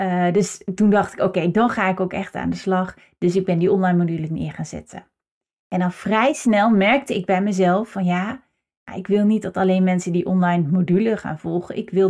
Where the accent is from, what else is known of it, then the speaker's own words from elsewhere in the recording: Groningen, Netherlands; now in North Brabant, Netherlands; Ik kom uit Groningen in het noorden. Hier waar ik ondertussen woon in Brabant noemen we dat carnavalsvakantie.